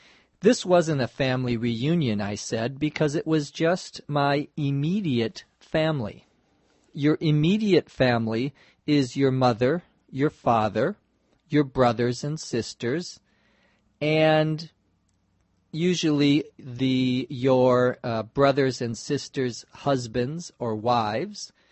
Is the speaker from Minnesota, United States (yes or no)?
yes; St. Paul, Minnesota, United States; born or raised there